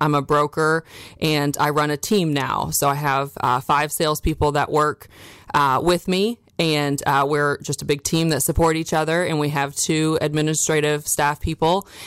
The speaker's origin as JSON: {"language": "English", "town": "Orlando", "region": "Florida", "country": "United States", "tie": "born or raised there", "said": "born and raised, and my parents still live in the house I grew up in Orlando."}